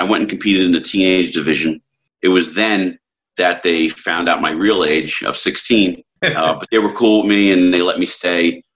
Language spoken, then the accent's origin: English; Jersey City, New Jersey, United States; So, believe it or not, I grew up in Jersey City, New Jersey